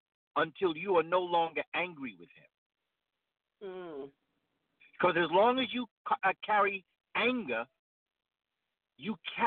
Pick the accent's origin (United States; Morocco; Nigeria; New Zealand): United States; New York City, New York; as a child growing up in New York City